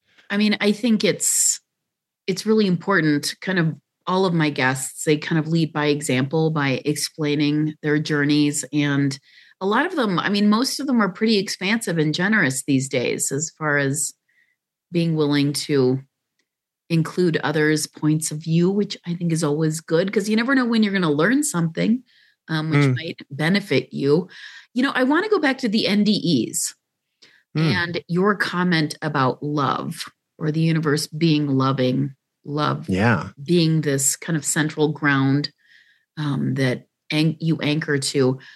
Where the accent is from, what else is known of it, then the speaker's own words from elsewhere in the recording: Illinois, United States; You know, I grew up outside of Chicago. So by rights, I should worship Oprah, and I'm not.